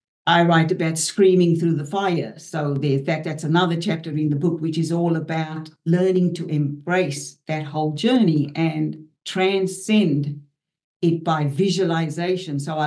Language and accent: English; South Africa; I had been an activist growing up in South Africa for change, political change.